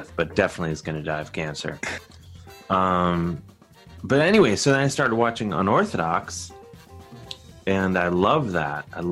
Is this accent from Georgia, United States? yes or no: no; Ohio, United States; When you watch it, I'm like, growing up in Ohio, you're like, yeah, I get it.